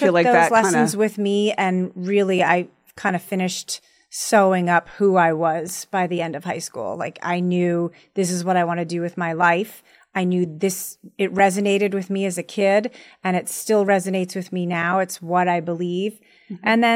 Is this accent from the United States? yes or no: yes; New York, United States; But I was raised in New York.